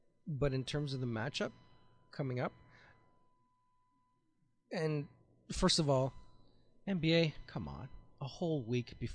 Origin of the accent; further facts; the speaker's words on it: Canada; we're Canadian here, so we tend not to like athletes that are arrogant.